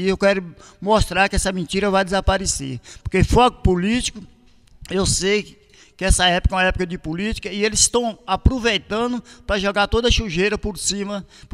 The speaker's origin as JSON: {"language": "Portuguese", "town": "Parateca", "region": "Bahia", "country": "Brazil", "tie": "born there", "said": "Sempre morei. Nasci em Parateca. Eu nasci em Parateca, foi... Às vezes varia os dias, né? Mas segundo no meu registro, foi um dia de terça-feira, de 1955, Nasci residente de Parateca"}